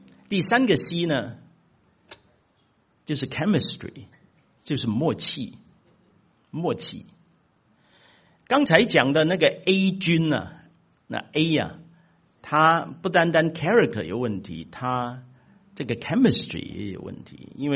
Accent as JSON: {"language": "Chinese", "country": "China", "said": "我们从中国来的哈、啊，我们中间应该蛮多从中国来的"}